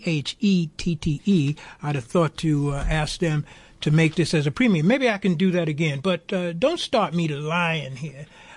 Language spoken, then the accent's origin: English; Norfolk, Virginia, United States; I'm from Norfolk, Virginia. That's where my family is from.